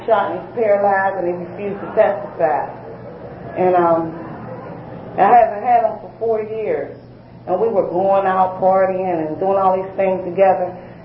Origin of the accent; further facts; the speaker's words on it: Pittsburgh, Pennsylvania, United States; I'm from Pittsburgh, and there's a lot of tragedy going on in my family.